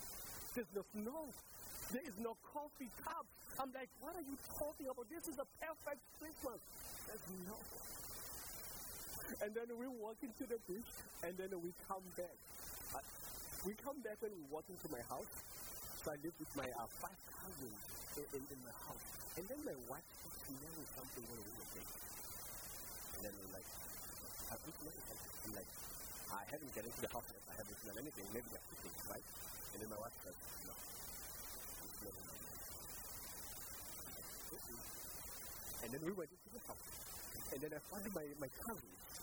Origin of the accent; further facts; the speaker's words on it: Durban, KwaZulu-Natal, South Africa; I'm not a Jamaican. I'm a South African. Even if I say that I'm a South African, and people like, where in South Africa? And I'll be like, yeah, in South Africa. Like, right in Durban.